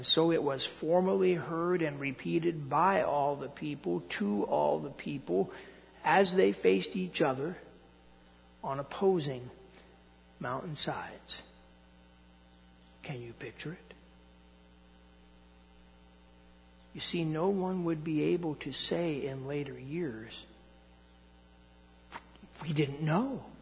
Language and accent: English; United States; I am an American. I have hopes and fears for my beloved country.